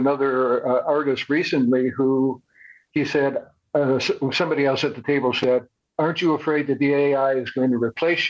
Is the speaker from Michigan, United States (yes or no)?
yes; Detroit, Michigan, United States; I still think I come from Detroit. We brought the car into existence